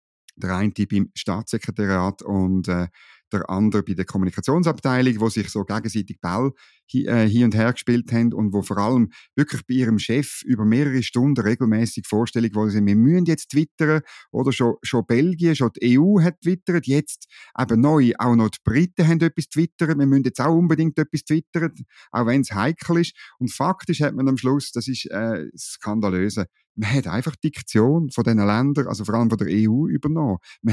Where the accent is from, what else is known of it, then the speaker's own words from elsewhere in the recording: Switzerland; Das finde ich als Schweizer genau.